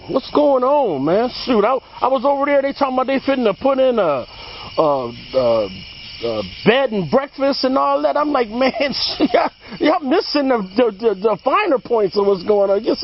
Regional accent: Buffalo, New York, United States; I'm from Buffalo. Being in Buffalo, I when I came up in active addiction, I was in gangs and that sort.

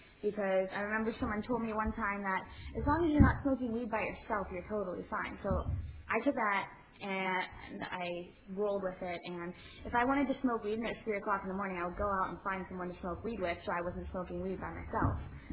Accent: Pittsburgh, Pennsylvania, United States; Well, I grew up in the Pittsburgh area, started drinking and smoking weed in sixth grade.

